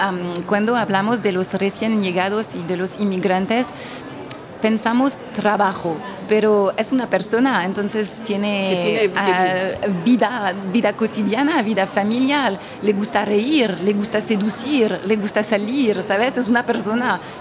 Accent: France; now in Montreal, Canada; Yo vengo de Francia y hace 7 años que vivo aquí en Montreal.

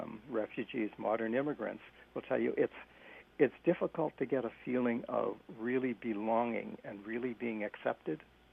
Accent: Halifax, Nova Scotia, Canada; born there; now in Wolfville, Canada; My father was born in Wolfville and educated here, but then he moved to Halifax, and so I was born in Halifax.

